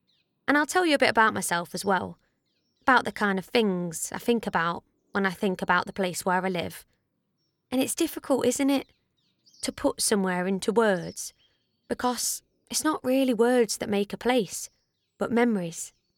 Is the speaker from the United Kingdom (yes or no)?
yes; New Ollerton, East Midlands, United Kingdom; born there; I'm 19. I was born here in Ollerton. Not here, not old Ollerton, but in New Ollerton.